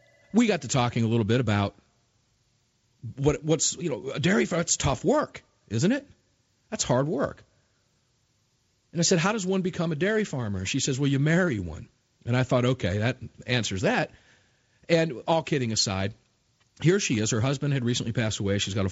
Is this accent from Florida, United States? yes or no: yes; Tampa, Florida, United States; She was on her way down to my neck of the woods, my hometown, Tampa.